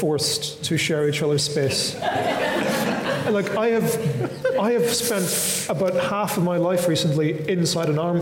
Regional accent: Northern Ireland, United Kingdom; because I'm from Northern Ireland.

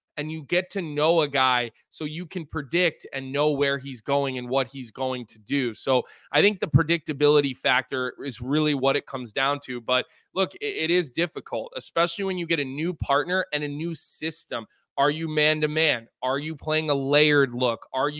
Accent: Philadelphia, Pennsylvania, United States; And I'm from Philadelphia.

